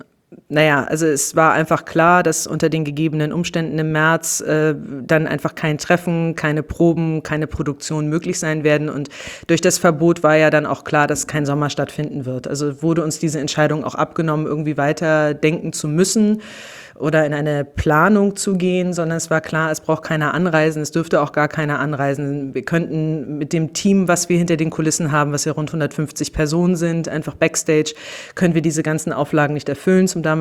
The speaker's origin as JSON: {"language": "German", "town": "Rügen", "region": "Mecklenburg-Vorpommern", "country": "Germany", "tie": "born or raised there", "said": "Ich bin auf der Bühne, auf der Naturbühne Ralswiek aufgewachsen, seit meinem 9. Lebensjahr auf Rügen und somit auch Störtebeker, bin ich mit Störtebeker groß geworden. Und ja, jetzt bin ich fast 38 Jahre alt, Mami"}